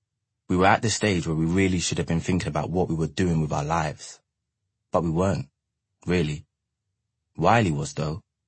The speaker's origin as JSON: {"language": "English", "town": "Bow", "region": "London", "country": "United Kingdom", "said": "so you're from Bow, I'm from Bow."}